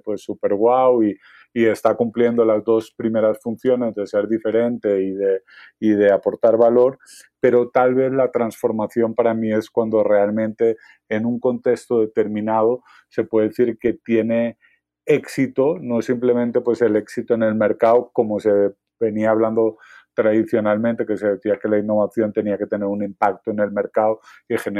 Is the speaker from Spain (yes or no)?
yes; Spain; now in Colombia; Pero yo he trabajado aquí en Colombia, soy español, y entonces he trabajado aquí en Colombia ya 7 años.